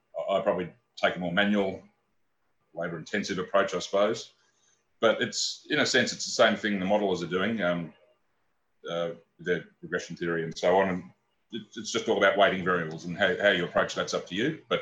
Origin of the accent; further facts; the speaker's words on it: Melbourne, Victoria, Australia; I'm from Melbourne in Victoria.